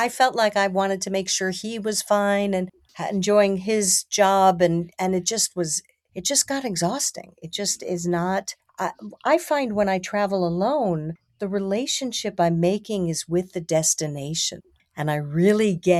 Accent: United States; which is hard to take as an American

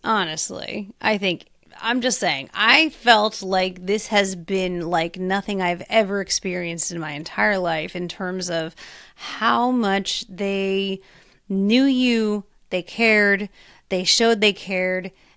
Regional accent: New York, United States; I'm a New Yorker and I can read BS a mile away.

